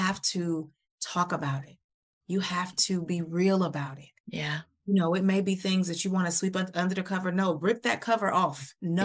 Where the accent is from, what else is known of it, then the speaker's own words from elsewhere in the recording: Milwaukee, Wisconsin, United States; next week, I'm going to Milwaukee, which is my hometown.